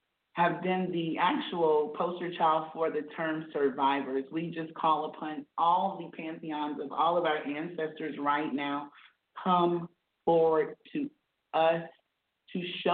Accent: South Carolina, United States; Growing up in South Carolina, I graduated from a historical black college, Claflin University.

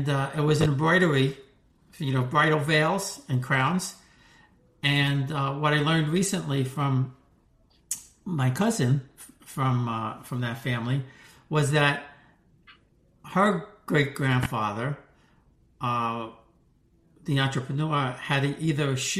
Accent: New York, United States; Yeah, and I still remember growing up in New York when we still had the fruit and vegetable man.

